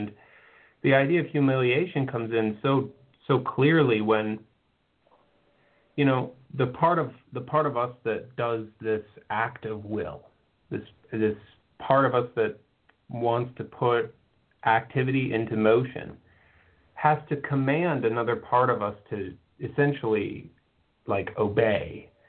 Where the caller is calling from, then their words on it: Waterford, Michigan, United States; I'm calling from Waterford, Michigan.